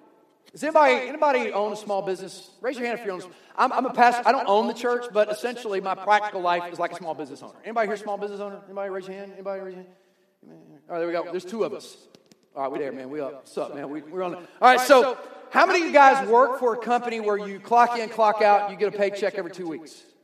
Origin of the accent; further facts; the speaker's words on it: Hampton, Virginia, United States; But I grew up in Hampton, Virginia